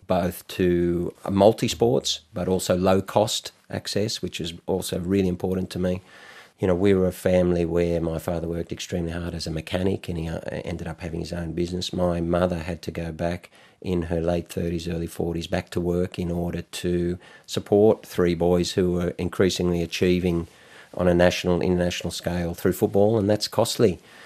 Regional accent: Lismore, New South Wales, Australia; I come from Lismore in country northern New South Wales, and, you know, not tremendous means.

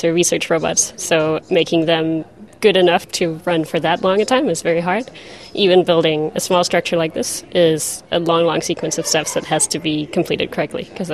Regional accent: Denmark; I'm from Denmark.

